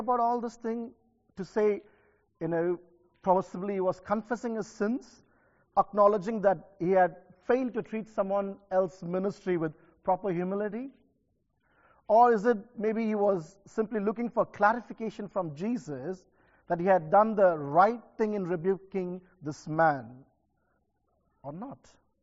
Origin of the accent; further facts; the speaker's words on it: India; I come from India where the transportations are very different.